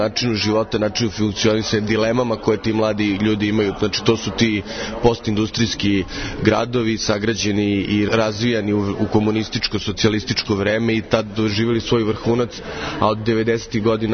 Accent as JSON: {"language": "Serbian", "town": "Mladenovac", "region": "Belgrade", "country": "Serbia", "tie": "born or raised there", "said": "ja sam, na primjer, iz Mladenovca"}